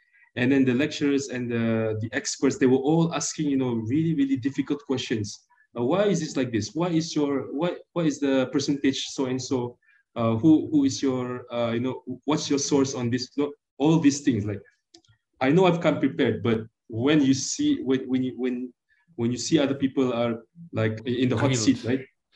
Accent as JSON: {"language": "English", "country": "Malaysia", "first_language": "Malay", "second_language": "English", "said": "with my fellow Malaysians, because I am delivering my speech in Malay, and of course my mother tongue is Malay, so I feel it's much more easy for me."}